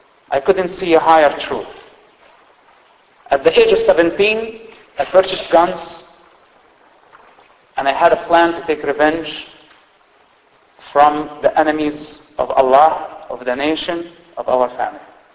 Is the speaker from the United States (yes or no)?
no; Palestine; English is a second language; Growing up in the Palestinian territories, I had also political and national reasons.